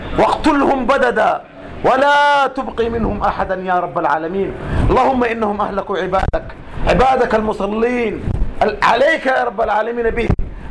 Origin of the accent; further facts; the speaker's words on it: Sudan; I'm from Africa or from Sudan.